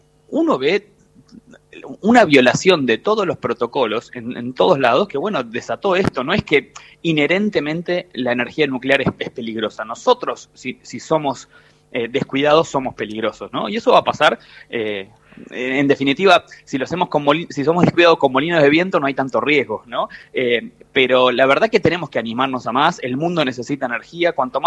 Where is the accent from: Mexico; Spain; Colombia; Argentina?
Argentina; A nosotros, como argentinos, va a cambiar en las familias